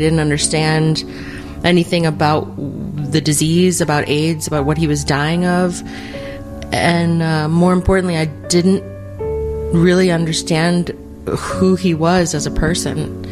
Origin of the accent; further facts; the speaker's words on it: Chicago, Illinois, United States; I'm from Chicago.